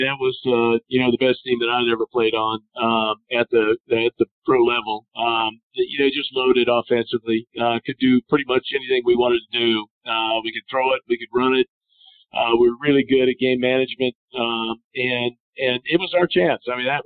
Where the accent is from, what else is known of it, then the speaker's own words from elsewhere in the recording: Santa Clara, California, United States; Stanford was 15 minutes from where I grew up in Santa Clara.